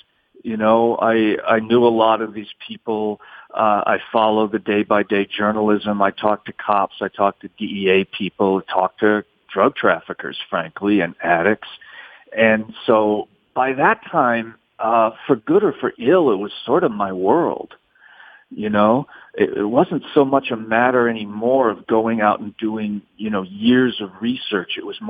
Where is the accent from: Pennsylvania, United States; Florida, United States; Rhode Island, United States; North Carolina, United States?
Rhode Island, United States; Providence; also born or lived in New York City / New Orleans; I grew up in Providence, Rhode Island, New York City, and New Orleans. And so I knew a lot of cops.